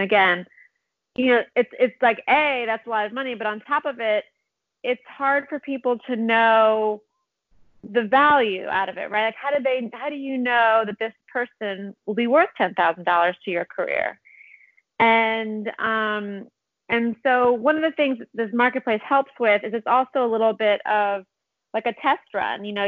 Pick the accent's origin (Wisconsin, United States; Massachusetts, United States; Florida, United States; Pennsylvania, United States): Pennsylvania, United States; Philadelphia; also born or lived in California; I grew up in Philadelphia and he grew up in Princeton, New Jersey, and we met in New York.